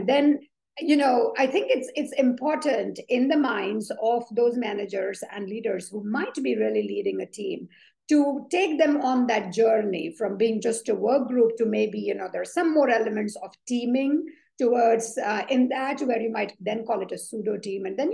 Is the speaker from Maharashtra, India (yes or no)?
yes; Mumbai, Maharashtra, India; So I was born and brought up in Mumbai. It used to be called Bombay then.